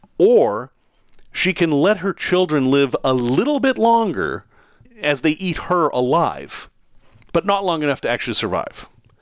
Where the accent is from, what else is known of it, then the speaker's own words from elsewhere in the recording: Northeast, United States; In Portland, Maine, the real Portland to me because I'm from the Northeast, there's a very unusual museum.